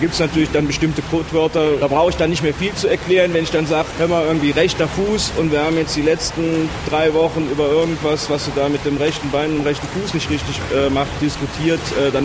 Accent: North Rhine-Westphalia, Germany; now in Bern, Switzerland; Wie man vielleicht unschwer hört, ich komme aus Deutschland, ursprünglich aus der Nähe von Köln, daher auch ein bisschen vielleicht der Akzent, der ist unvergänglich.

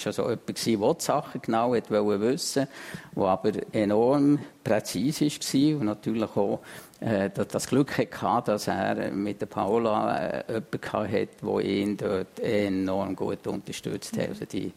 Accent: St. Gallen, Switzerland; ich bin selber, St. Galler Mutter.

